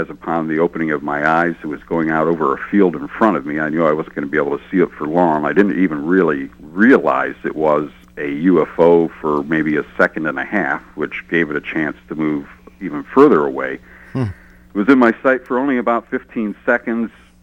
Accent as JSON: {"language": "English", "town": "Euclid", "region": "Ohio", "country": "United States", "tie": "born or raised there", "said": "I grew up in Euclid, Ohio, and CKLW. Came across the lake and was my favorite and my friend's favorite stations in the late 60s."}